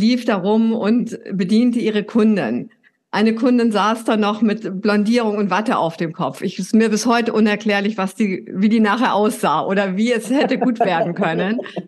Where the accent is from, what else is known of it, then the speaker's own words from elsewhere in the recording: Northern Germany, Germany; moved away as an adult; now in Vienna, Austria; Also ich bin norddeutsch. Vielleicht haben deine ZuhörerInnen und deine ZuschauerInnen das schon gehört. Ich komme aus Norddeutschland ursprünglich und lebe aber in Wien. Bin hier für einen Job nach Wien gezogen